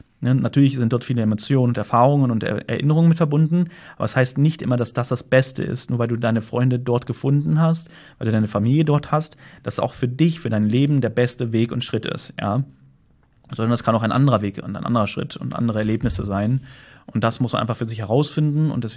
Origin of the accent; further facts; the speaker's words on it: Germany; Heimat natürlich Deutschland, beziehungsweise nicht mal meine Heimat, also ich sage mal da, wo ich herkomme, Deutschland